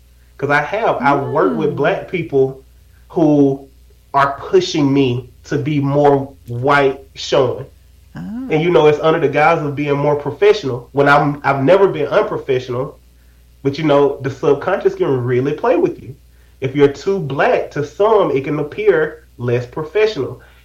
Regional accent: Alabama, United States; I'm from Alabama. I grew up in the hood.

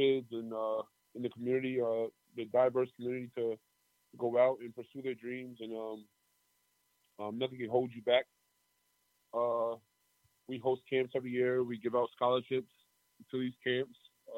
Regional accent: Albany, New York, United States; I am from Albany, New York.

